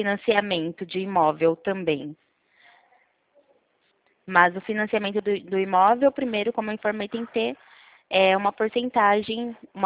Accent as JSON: {"language": "Portuguese", "region": "São Paulo", "country": "Brazil", "said": "Não, eu não sou do Rio. Eu sou de São Paulo."}